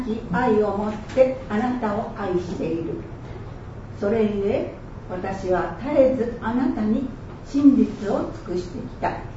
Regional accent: Maizuru, Kyoto, Japan; moved away as an adult; also born or lived in Yokohama; 私は舞鶴で生まれ、小学校、中学校、高校卒業まで舞鶴で育ちました。高校卒業後は関東に住むようになり、あちらで学業を終え、就職、結婚、子育て、約40年間舞鶴を留守にしました。

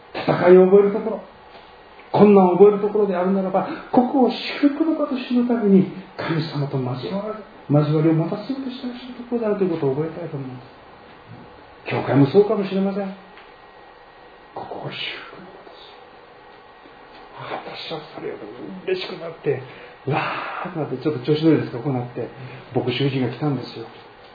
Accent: Shiga, Japan; born there; now in Kobe, Japan; 今は神戸住んでますが、生まれは滋賀県のほうですか、本籍は滋賀県ですか、

